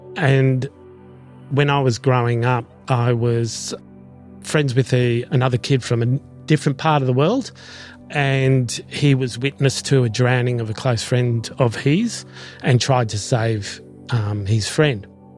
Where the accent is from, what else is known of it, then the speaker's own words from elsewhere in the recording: Australia; I grew up in Australia, and my parents were from the generation post-World War II arrivals.